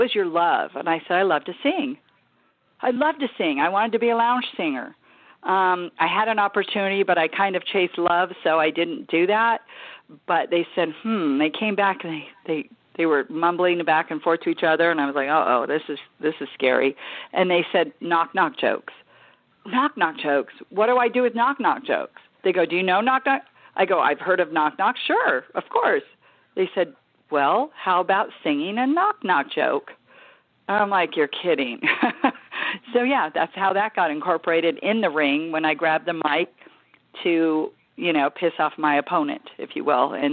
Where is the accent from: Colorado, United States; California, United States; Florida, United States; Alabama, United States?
California, United States; Los Angeles; Now, I was born and raised from California. I was born in Los Angeles, so I'm a true native.